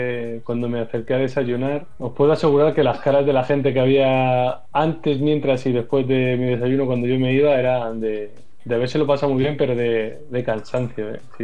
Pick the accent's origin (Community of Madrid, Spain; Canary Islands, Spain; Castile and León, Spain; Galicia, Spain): Community of Madrid, Spain; Madrid; que yo soy de Madrid